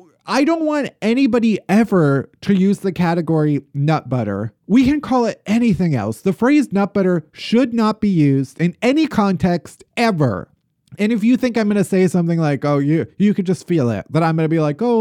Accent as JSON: {"language": "English", "town": "Chicago", "region": "Illinois", "country": "United States", "said": "And maybe it's because we're from Chicago, the suburbs."}